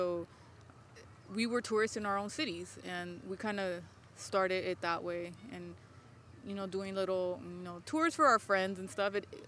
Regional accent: San Pedro, California, United States; I grew up right here in the Harbor area, San Pedro. And it's pretty much at the end of the 110

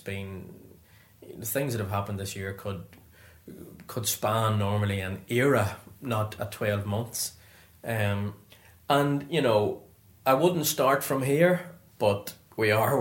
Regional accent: Ireland; Secondly, as an Irishman coming in here, having been prominent in the Irish community, we've never had anybody like me before.

